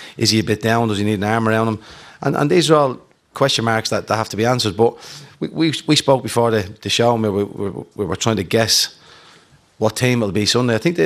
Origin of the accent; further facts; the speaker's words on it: Ireland; Obviously, we're all Irish, but it was Dublin against